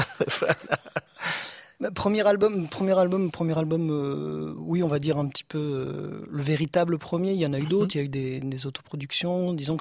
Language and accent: French; Loudun, Nouvelle-Aquitaine, France; now in Paris, France; Je suis parisien d'adoption là depuis quelques années quand même. Oui. Mais avant ça, j'arrive de la campagne, d'un petit coin qui s'appelait Loudun, petite ville qui est la ville d'Urbain Grandier, Théophraste Renaudot